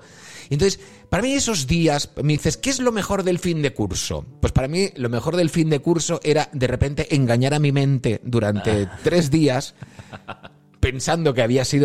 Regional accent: Barcelona, Catalonia, Spain; en Cataluña, que yo soy de Barcelona

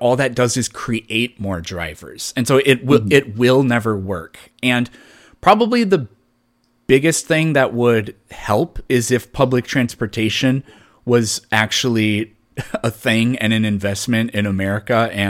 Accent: South Dakota, United States; and I'm originally from South Dakota, and the biggest city in South Dakota, Sioux Falls, is a little bit bigger than that.

